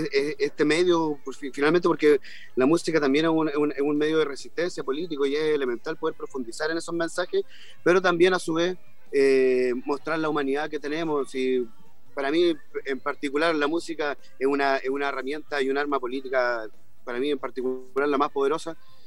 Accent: Conchalí, Santiago Metropolitan Region, Chile; nosotros venimos de un barrio, somos de Conchalí, venimos de barrio de clase media, baja

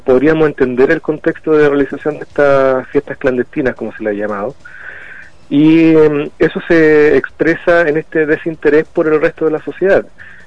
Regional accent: Chile; lo que nos define a nosotros como chilenos

